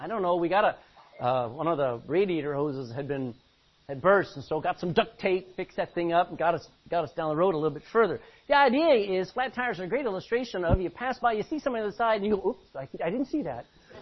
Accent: Texas, United States; Now, remember, I'm from Texas.

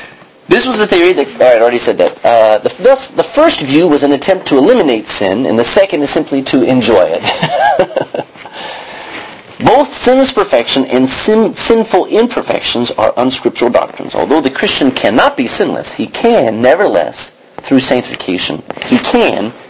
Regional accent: Texas, United States; We grew up in Texas, and we'd have a hailstorm come that would dent the cars.

